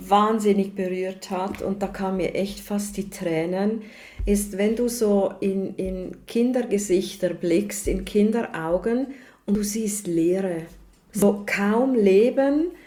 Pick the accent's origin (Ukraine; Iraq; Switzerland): Switzerland; Und ich bin ja in der Schweiz aufgewachsen.